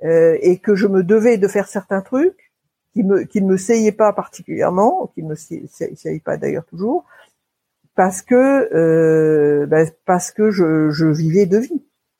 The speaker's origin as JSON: {"language": "French", "town": "Paris", "region": "Île-de-France", "country": "France", "tie": "born or raised there", "said": "J'ai grandi à Paris, j'ai grandi dans les beaux quartiers, ce qu'on appelle les beaux quartiers de Paris, c'est-à-dire à côté de Musée Galliera"}